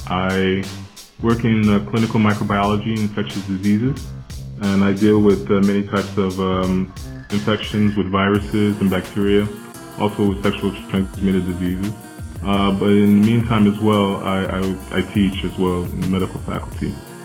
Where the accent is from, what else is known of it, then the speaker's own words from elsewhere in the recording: United States; I'm from the States. I was raised in kind of like the gospel Baptist church.